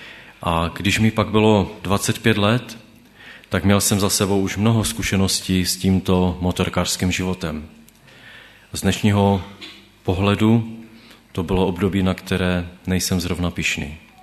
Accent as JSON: {"language": "Czech", "town": "Těrlicko", "region": "Moravian-Silesian Region", "country": "Czechia", "said": "Bydlel jsem, pocházím teda z Těrlicka, to je okolí Havířova, možná to někteří znáte, a já jsem bydlel doslova pár metrů od depa závodních strojů na Těrlickém okruhu."}